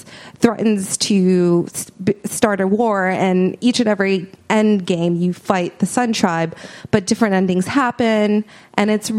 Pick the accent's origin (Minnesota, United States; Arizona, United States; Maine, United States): Minnesota, United States; I went home to my home state, Minnesota, and I had a great trip.